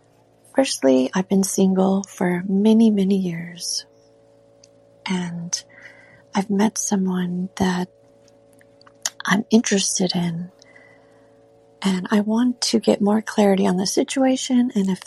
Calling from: California, United States; I'm calling from California.

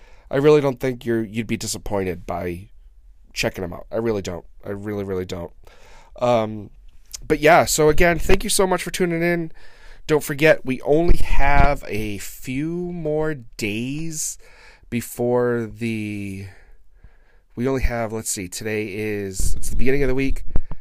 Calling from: United States; So we're right in between Worcester, Mass. And Providence, Rhode Island.

